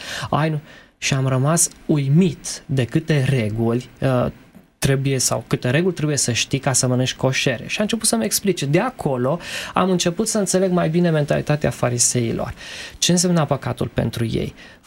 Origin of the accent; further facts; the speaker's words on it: Transylvania, Romania; Eu sunt din Ardeal